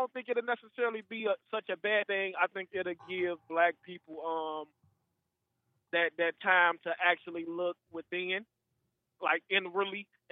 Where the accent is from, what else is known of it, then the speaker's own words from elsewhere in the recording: Chicago, Illinois, United States; Well, I'm from Chicago. So, you know, I was born and raised around all black people.